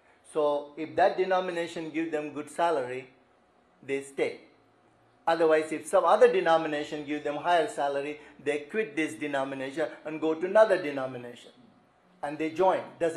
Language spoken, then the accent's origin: English; India; This was the first time we came from India.